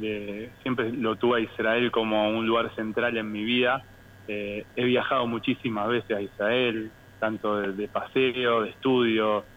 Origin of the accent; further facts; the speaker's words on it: Rosario, Santa Fe, Argentina; born there; se dio la oportunidad de estar en mi ciudad. Yo nací acá en Rosario y trabajar en la comunidad en la cual siempre crecí.